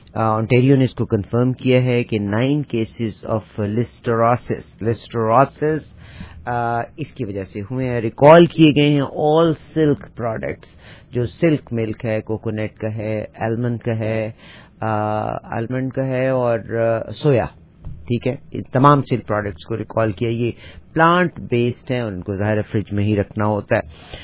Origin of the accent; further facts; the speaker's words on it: Pakistan; بہرحال ہم تو جس خطے سے تعلق رکھتے ہیں پاکستان میں, تو اگر دودھ خراب ہو جایا کرتا تھا تو ہم اس کا پانی خشک کرنے کے بعد اس کی مٹھائی بنا لیا کرتے تھے.